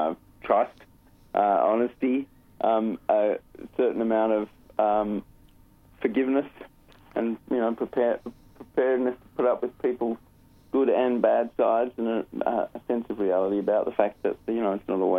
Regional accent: Canada; moved away; we decided to take advantage of the, you know, Canadian revisions to the law, being Canadian that I am, and went back to Canada and got married in 2004.

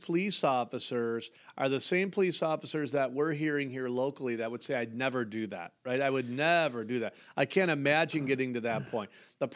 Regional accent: New York, United States; I mean, obviously growing up in Western New York, I mean, Canada's been right there.

